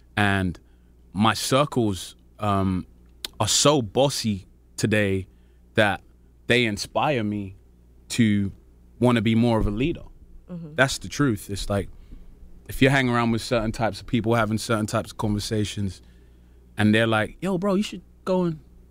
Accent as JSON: {"language": "English", "region": "London", "country": "United Kingdom", "said": "I'm from Peckham in London, which is the South Central equivalent, in my opinion."}